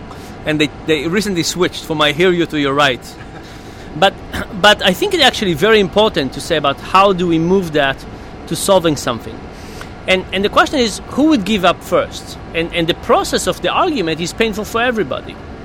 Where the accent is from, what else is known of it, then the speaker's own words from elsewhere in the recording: Israel; accent: Israeli; English is a second language; Now, I'm Israeli, of course, by my accent, you can tell.